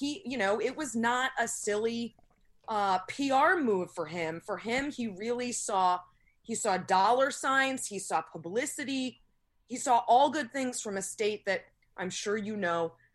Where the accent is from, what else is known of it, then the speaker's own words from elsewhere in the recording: Massachusetts, United States; And my husband's from Rhode Island. I'm from Massachusetts. I know a little about the area